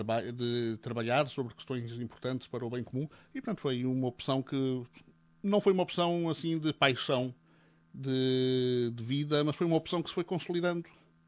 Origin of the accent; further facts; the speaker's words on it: Portugal; also born or lived in Mozambique; Bom, eu nasci em Moçambique em 1970 e como muitos portugueses que na altura viviam em Moçambique, a minha família mudou-se para Portugal em 1975, 74, 75